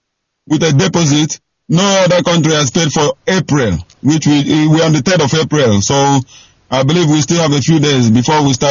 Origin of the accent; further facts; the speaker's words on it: Nigeria; let people know, my people listening worldwide, I want people to know that I'm a proud Biafran.